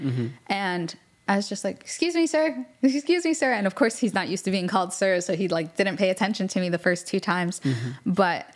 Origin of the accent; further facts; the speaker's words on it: United States; because, you know, growing up in America and I'm the oldest, you know, like I did have to share